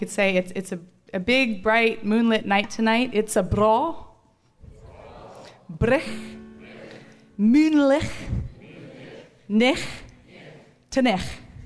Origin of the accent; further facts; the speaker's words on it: Berkeley, California, United States; I came here from San Francisco. I am originally from Berkeley. I grew up in a house full of old folk records.